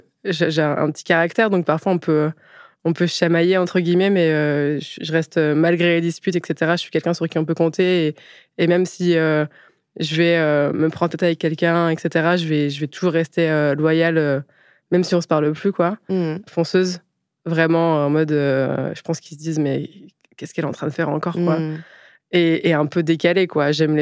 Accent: Hauts-de-France, France; born there; Donc, je suis née en Picardie, dans l'Aisne, en 1989.

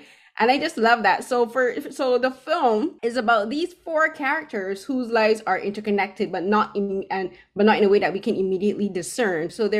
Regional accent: Barbados; now in Toronto, Canada; I'm originally from Barbados, but I live in Toronto now

